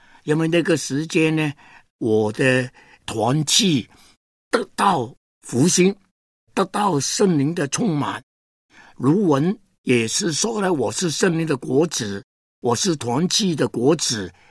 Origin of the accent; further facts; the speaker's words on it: Hong Kong; born there; 感谢神，我这个不配的人在香港出生